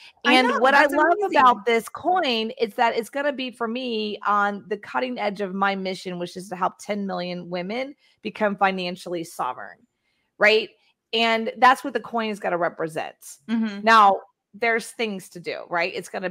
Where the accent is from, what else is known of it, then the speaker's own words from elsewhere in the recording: Texas, United States; But I'm from Texas, so like I know Spanish because you can't live in Texas without Spanish.